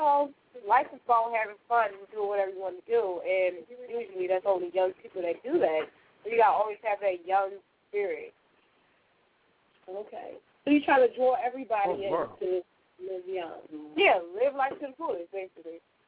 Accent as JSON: {"language": "English", "town": "Philadelphia", "region": "Pennsylvania", "country": "United States", "said": "I'm from Southwest, but I love all Philly."}